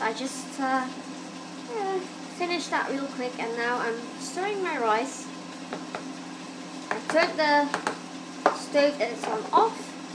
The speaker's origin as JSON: {"language": "English", "country": "Netherlands", "first_language": "Dutch", "second_language": "English", "said": "Remember, English is not my first language. I'm a Dutchie. I speak Dutch. English, I speak English quite well, but it's still not my first language."}